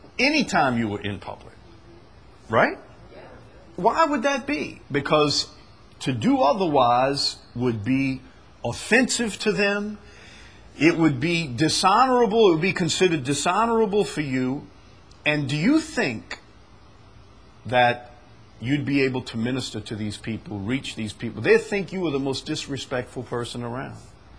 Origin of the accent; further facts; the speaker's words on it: United States; look, I'm an American. These are your crazy customs. We don't do that in America.